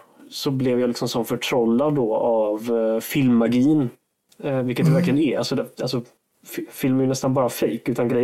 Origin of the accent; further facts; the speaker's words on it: Lejet, Halland County, Sweden; Nere i gamla köpstad Lejet där jag växte upp, en liten fiskeby skulle man kunna säga, söder om Varberg.